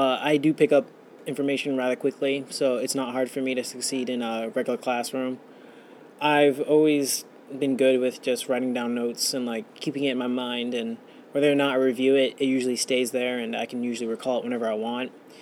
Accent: Boston, Massachusetts, United States; I was born on March 16th, 1995, and I am from Boston.

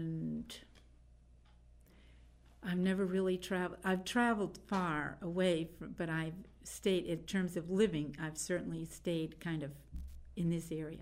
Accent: Framingham, Massachusetts, United States; I was born and raised in Framingham, which is quite close to Concord, about half an hour away. And when I was married in 61, I lived in Lincoln, which is next door to Concord

